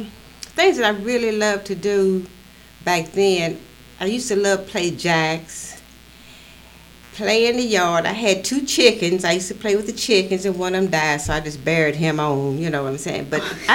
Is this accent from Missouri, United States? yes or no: yes; Kansas City, Missouri, United States; I was born in Kansas City, Missouri.